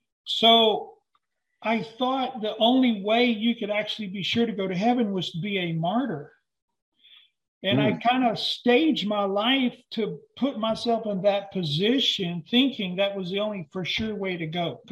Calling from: The Woodlands, Texas, United States; We might not be very far from you. We're in North Houston in the Woodlands.

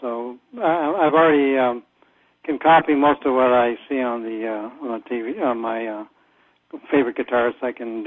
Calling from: Wisconsin, United States; Wisconsin.

